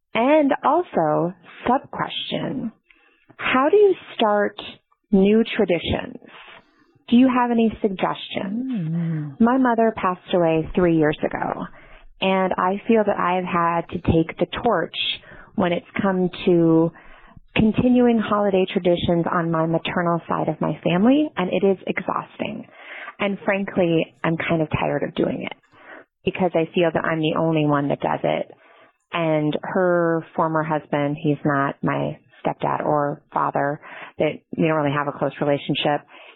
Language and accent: English; Minnesota, United States; I am from Minnesota.